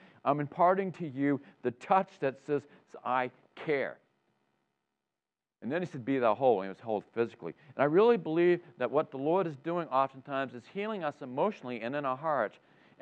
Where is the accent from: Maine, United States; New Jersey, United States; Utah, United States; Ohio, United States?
Maine, United States; Well, I left. I'm from Maine, and I thought, well, I was doing my fighting for my country.